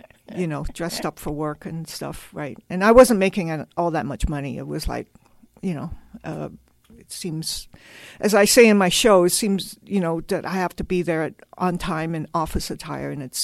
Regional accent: Hong Kong; now in United States; me and my mother growing up in Hong Kong, making the transition to the States, going to school here. Moving to San Francisco with my boyfriend

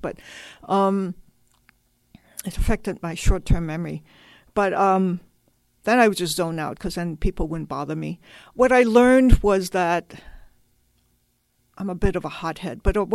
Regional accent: Hong Kong; now in United States; me and my mother growing up in Hong Kong, making the transition to the States, going to school here. Moving to San Francisco with my boyfriend

